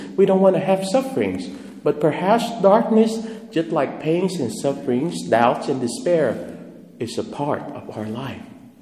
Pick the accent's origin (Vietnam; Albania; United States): Vietnam; moved away; When I grew up in Vietnam, there were times that my parents were working day and night that I had to learn from the young age to take care of my little young brother.